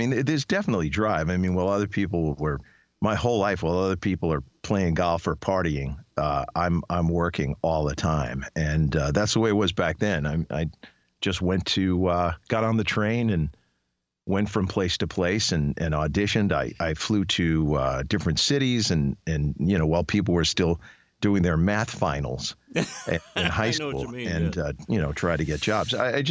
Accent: New York, United States; In radio, I was pretty driven when I was growing up in New York.

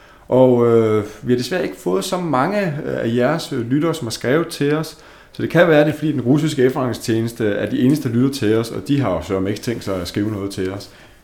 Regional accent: Jutland, Denmark; Jylland er også okay. Jeg er selv jyde.

